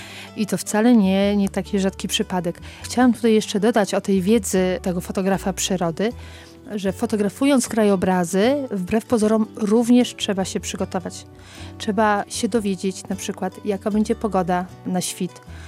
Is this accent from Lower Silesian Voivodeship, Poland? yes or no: yes; Jelenia Góra, Lower Silesian Voivodeship, Poland; now in Białystok, Poland; jak tu przeprowadziłam się do Białegostoku, bo pochodzę z Jeleniej Góry, to stwierdziłam, że tych terenów po prostu nie znam.